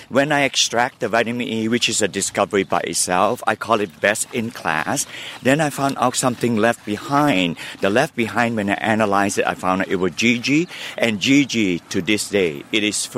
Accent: Malaysia; now in United States; No, I grew up in Southeast Asia in the country of Malaysia.

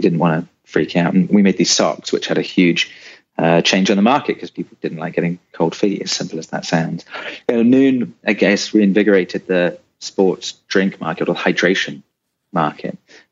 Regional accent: Seattle, Washington, United States; also born or lived in United Kingdom; Because I'm kind of from Washington State, even though I was living in the UK at the time. I'd lived in Seattle for, you know, over 10 years.

